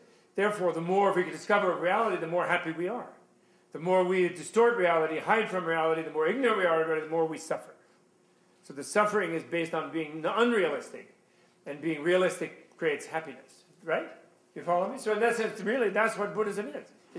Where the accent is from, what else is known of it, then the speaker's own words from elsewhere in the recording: New York City, New York, United States; I'm a New Yorker, Hiroshi. I was born here.